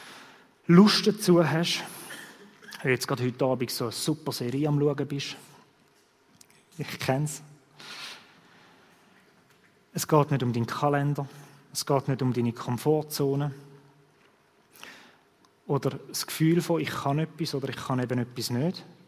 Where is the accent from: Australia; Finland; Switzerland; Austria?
Switzerland; Und in dem sind wir sehr gut als Schweizer.